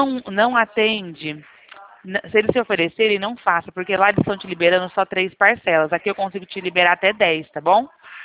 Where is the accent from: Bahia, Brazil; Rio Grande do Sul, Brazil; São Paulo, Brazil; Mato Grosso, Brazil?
São Paulo, Brazil; Bebedouro; Ó, estamos aqui no interior de São Paulo. Eu sou de Bebedouro, São Paulo.